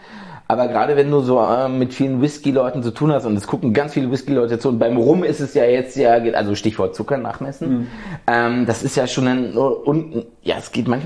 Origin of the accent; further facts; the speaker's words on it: Brandenburg, Germany; Ach hier, 70, 80 Kilometer von hier. Wirklich tiefste märkische Provinz.